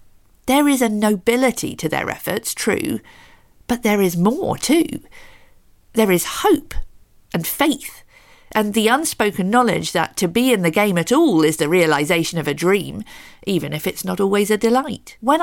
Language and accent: English; Luton, East of England, United Kingdom; I have been closely following the fortunes of Luton Town, my hometown football club